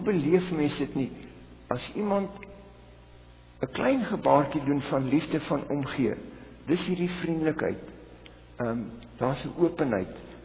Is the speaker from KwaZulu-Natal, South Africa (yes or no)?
yes; KwaZulu-Natal, South Africa; Ek het in Natal groot geword. En ek het Zulu geleer as kind. Ek het vir 7 jaar in Zulu gepreek ook.